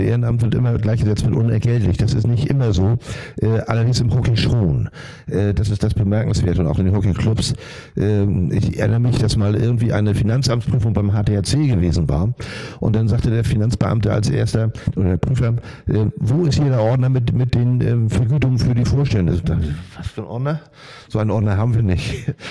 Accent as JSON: {"language": "German", "town": "Lübeck", "region": "Schleswig-Holstein", "country": "Germany", "tie": "born or raised there", "said": "Wenn ich Landesauswahl als Jugendlicher in Schleswig-Holstein gespielt habe"}